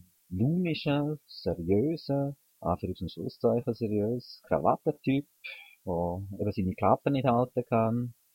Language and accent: German; Graubünden, Switzerland; Ich bin Bündner, das gehört mir ja, glaube ich, aus dem Dialekt. Ich bin allerdings nicht sehr lange im Bündnerland aufgewachsen, weil ich bin in einer Familie aufgewachsen, die Zigeunerblut hat.